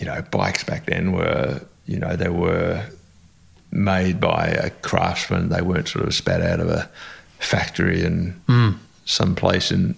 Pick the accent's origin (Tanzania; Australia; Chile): Australia; also born or lived in England; I was actually born in England. Not everybody knows that. They assume I was born in Australia. But when I was very young, I came back to Australia with my mother, who was originally Australian.